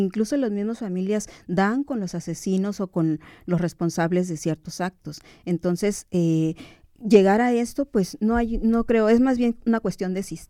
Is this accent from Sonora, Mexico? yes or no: yes; Hermosillo, Sonora, Mexico; se parece mucho a mi ciudad de Hermosillo, el calor.